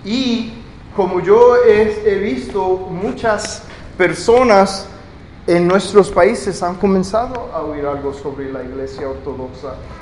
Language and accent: Spanish; La Vega, Cibao, Dominican Republic; also born or lived in Puerto Rico / Mexico; Yo nací en la República Dominicana, yo soy de La Vega, soy cibaeño, y viví en Puerto Rico y viví en México.